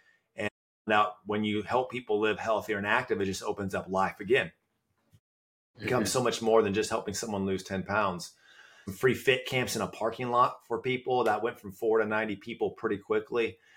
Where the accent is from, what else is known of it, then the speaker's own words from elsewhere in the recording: California, United States; So I grew up in Southern California, all the way through college, actually through high school.